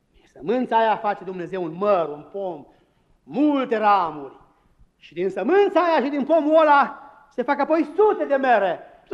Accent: Romania; Noi suntem români, hai să fim naționaliști.

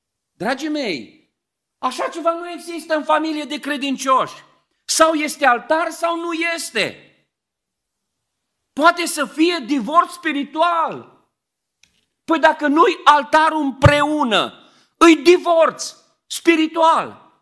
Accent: Beclean, Bistrița-Năsăud, Romania; eu sunt din Beclean, un orășel mic.

